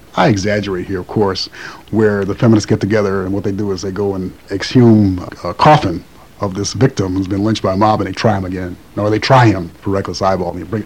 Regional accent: Buffalo, New York, United States; California for 20 years, but I still have a sort of style of Southern, and that's maybe Polish Catholic, growing up in Buffalo. First dances I learned to do were the polkas.

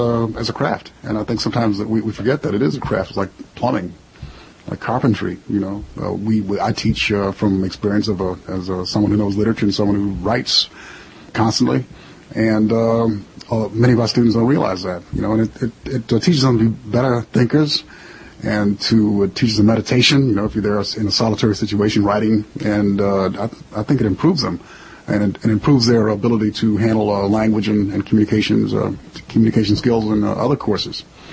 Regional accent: Buffalo, New York, United States; now in California, United States; I've been in California for 20 years, But I still have a sort of style that's Southern, and that's maybe Polish Catholic, growing up in Buffalo. First dances I learned to do were the polkas.

